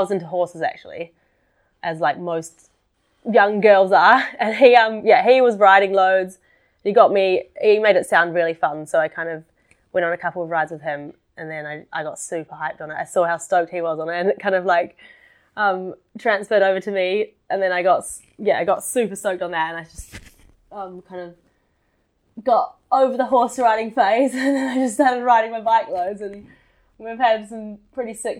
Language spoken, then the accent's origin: English; Auckland, New Zealand; also born or lived in Nelson; I lived in Nelson, but I was born in Auckland, lived there until I was about 15, and then I moved to Nelson up until I left home.